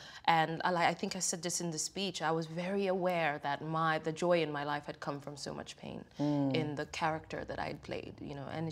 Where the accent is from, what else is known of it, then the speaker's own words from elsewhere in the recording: Kenya; growing up in Kenya and being educated in many ways, the Euro way. I went to Kenyan system school for the first 6 years of my life, but then I went to a British system school